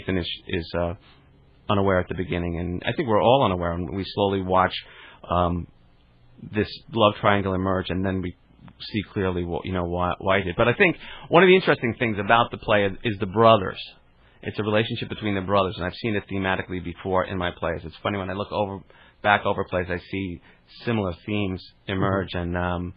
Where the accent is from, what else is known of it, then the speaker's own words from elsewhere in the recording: Garden City, New York, United States; I'm Long Island